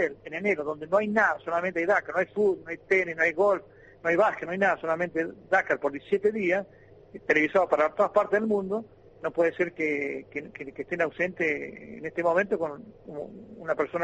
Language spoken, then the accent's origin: Spanish; San Luis, Argentina; moved away as an adult; now in Mar del Plata, Argentina; Por supuesto, yo tengo 30 años en Mar del Plata y claro, 25 años en San Luis, pero soy mejor platense que puntano. Pero eso no importa, si uno no puede renegar de donde nació.